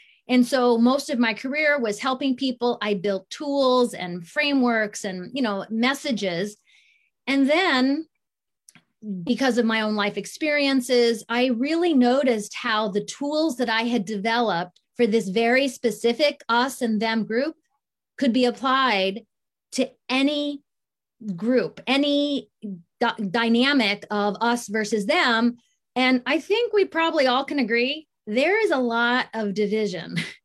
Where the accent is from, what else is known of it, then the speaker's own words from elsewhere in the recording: Columbus, Ohio, United States; also born or lived in Japan; So I was born in Japan. And then at the age of two, I went to home with them to Columbus, Ohio